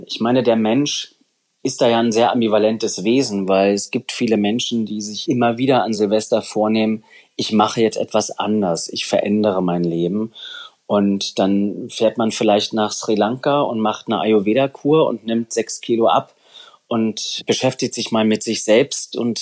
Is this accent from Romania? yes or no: no; Germany; born there; Ich bin in der DDR geboren, meine Eltern sind in der DDR groß geworden